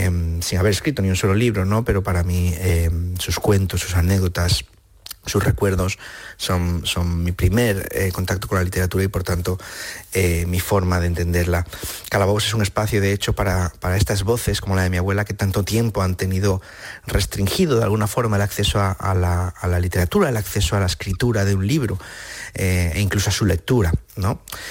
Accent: Cantabria, Spain; Calabobos también es una oda a Cantabria, a mi tierra, a lo rural

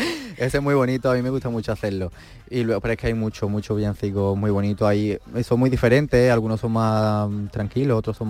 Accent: Lebrija, Andalusia, Spain; yo por ejemplo que soy de Lebrija, pues la he vivido también desde cerquita.

